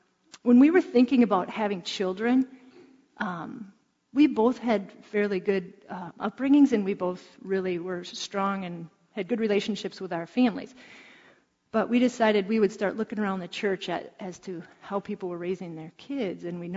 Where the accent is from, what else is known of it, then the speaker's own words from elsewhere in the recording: Twin Cities, Minnesota, United States; I grew up here in the Twin Cities.